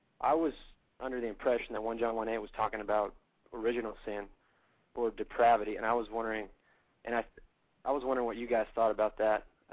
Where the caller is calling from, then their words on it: Waco, Texas, United States; from Waco, Texas.